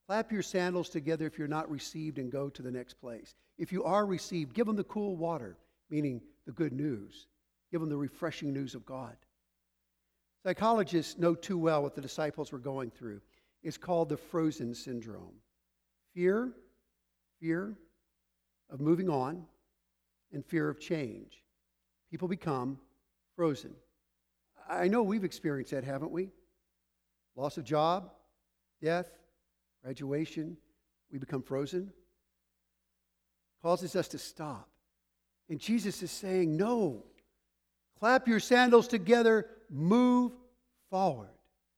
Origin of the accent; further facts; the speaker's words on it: Waco, Texas, United States; You know the place? I grew up in Waco.